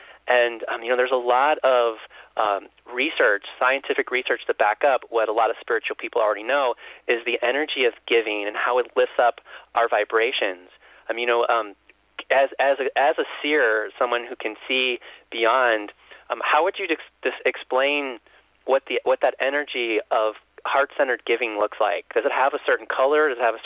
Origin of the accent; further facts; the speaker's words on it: Chicago, Illinois, United States; You know, like for me, like I'm from Chicago, and you know that.